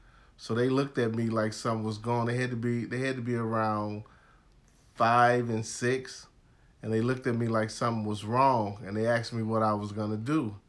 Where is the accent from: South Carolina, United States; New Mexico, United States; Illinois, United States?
Illinois, United States; Chicago; We was raised on the west side of Chicago without a father. And we had a nice childhood.